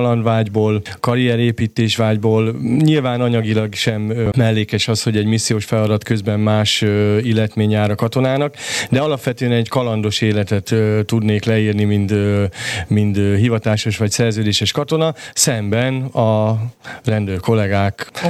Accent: Somogy, Hungary; Én Somogy megyéből származom, és ott nagyon szép erdők vannak.

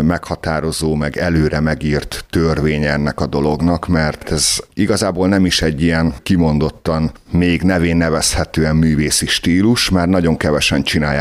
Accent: Kiskunhalas, Bács-Kiskun, Hungary; born there; a halasi, a szülővárosomban

